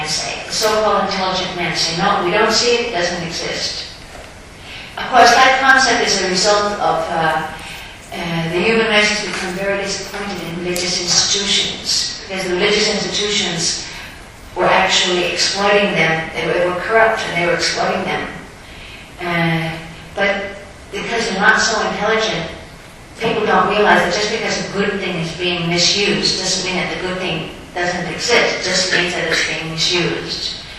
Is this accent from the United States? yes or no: no; Canada; I remember when I was in a school growing up in America, Canada, we used to learn English literature